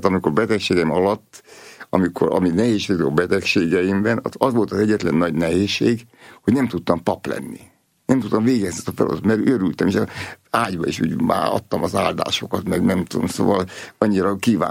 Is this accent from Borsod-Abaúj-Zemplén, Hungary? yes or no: no; Nyíregyháza, Szabolcs-Szatmár-Bereg, Hungary; mi vidéken nőttünk föl, tehát apukám nyíregyházán volt pap, és nagyon boldogak voltunk gyerekkorban.